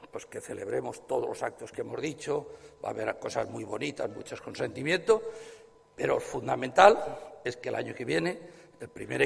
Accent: Villarreal, Valencian Community, Spain; que soy de Villarreal, de Castellón, de todos los lados, de todos los pueblos de la provincia de Castellón

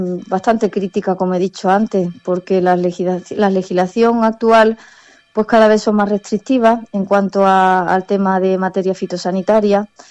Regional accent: Mairena del Aljarafe, Andalusia, Spain; moved away; Pues fíjate, yo no soy ni de aquí, ¿no? Que ya me considero, por supuesto, porque llevo ya casi 20 años aquí. Yo vengo de Sevilla, de la parte de Mairena al Aljarafe, muy, muy céntrico a Sevilla.

